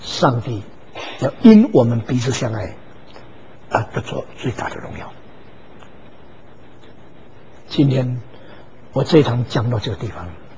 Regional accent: China; 我们中国人讲爱的有几个重要的人，一个是孔子，一个是老子，一个是墨子，以后就到孙中山先生。

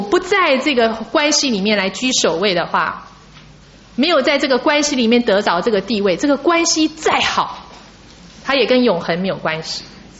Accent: China; 我们中国人特别讲关系啊，表哥表妹、堂哥堂啊，一大堆啊。

